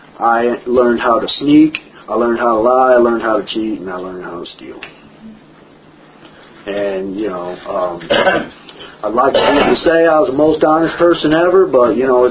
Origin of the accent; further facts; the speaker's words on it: Ohio, United States; And this is up in Ohio. I was born and raised in Ohio.